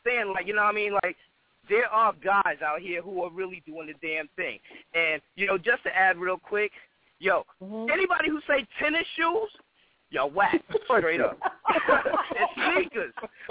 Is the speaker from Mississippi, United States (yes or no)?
no; New York, United States; You know, we grew up in Frederick Douglass Projects. And we used to be out there grinding, doing our thing.